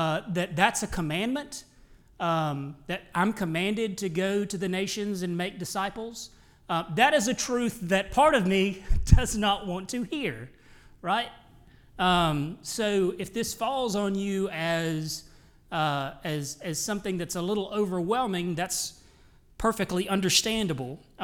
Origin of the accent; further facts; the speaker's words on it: Mississippi, United States; Now, I'm from South Mississippi, so for the first 2 decades of my life, I knew William Carey as nothing more than a little Baptist college